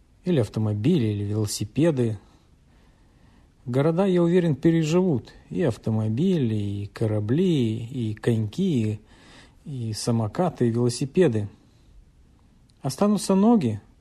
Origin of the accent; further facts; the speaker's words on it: Perm, Perm Krai, Russia; Дело в том, что сам я родом из Перми, поэтому я много буду говорить о Перми